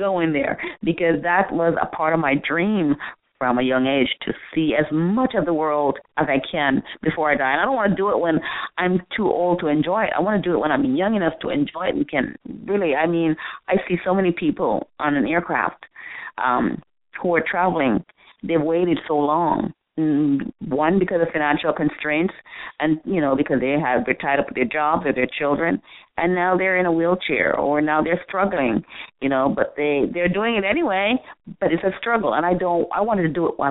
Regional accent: Jamaica; I grew up poor in Jamaica. I mean, we didn't live in poverty, but we were poor. I mean, we had no running water inside the house when I was growing up. We had no indoor toilet when I was growing up.

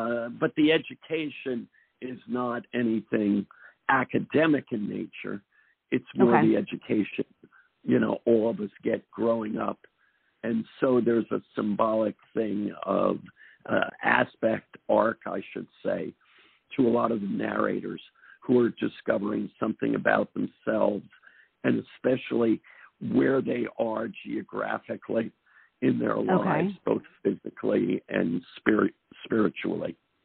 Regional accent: New Jersey, United States; And some of that is kind of an homage to growing up in New Jersey.

